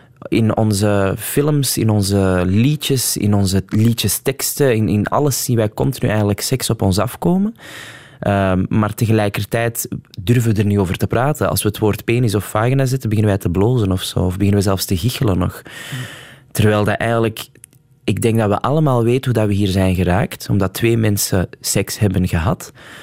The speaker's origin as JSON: {"language": "Dutch", "region": "Flanders", "country": "Belgium", "tie": "born or raised there", "said": "voor mij is er ook maar één plek waar ik ben geboren en waar ik vandaan kom, en dat is Vlaanderen."}